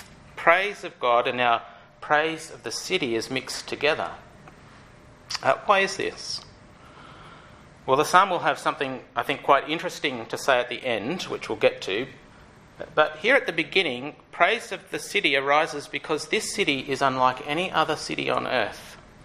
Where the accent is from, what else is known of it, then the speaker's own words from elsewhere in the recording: Queensland, Australia; accent: Queensland; I guess my pronunciation's giving me away as a Queenslander.